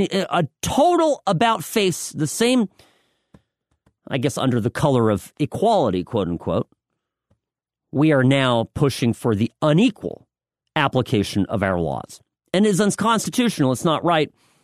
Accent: Chicago, Illinois, United States; born there; I was born in Chicago. It's close to my heart here. Evanston, Illinois.

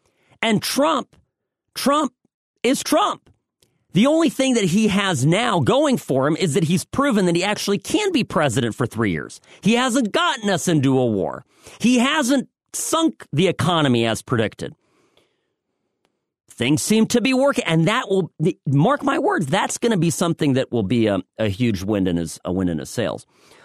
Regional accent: United States; But you know what? I'm an American.

